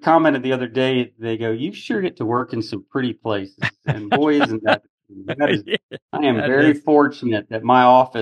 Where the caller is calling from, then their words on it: Texas, United States; I'm saying hello from Texas, all the way in West Texas.